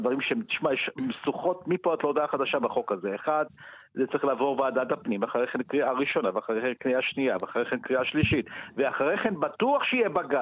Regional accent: Tiberias, Northern District, Israel; now in Kfar Hittim, Israel; התחנכתי בטבריה, גדלתי בטבריה, זה לא שאני, אני גר בשני קילומטר מטבריה

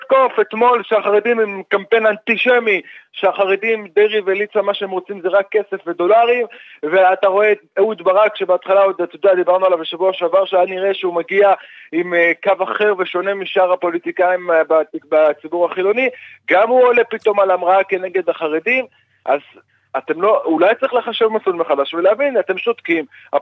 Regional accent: Russia; Hebrew is a second language; אני כרוסי הייתי נסגם מהרעיונות

